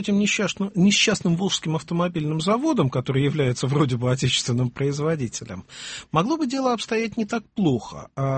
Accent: Saint Petersburg, Russia; мы, как петербуржцы

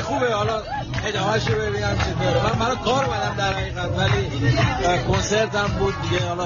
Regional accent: Mashhad, Razavi Khorasan, Iran; ما مشهدیم که مشهد گفتن شهر مذهبیه.

